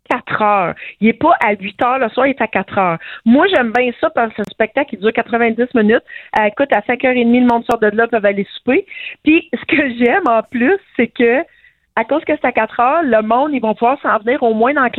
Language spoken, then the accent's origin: French; Gatineau, Quebec, Canada; Moi, je suis originaire de Gatineau, fait que je viens souvent en Outaouais pour fêter Noël.